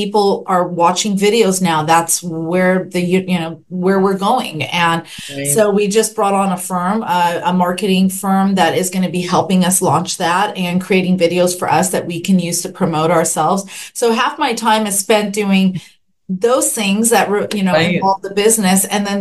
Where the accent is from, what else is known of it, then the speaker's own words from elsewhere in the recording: Long Beach, California, United States; Yeah, I was born and raised in Long Beach, and I work here in downtown.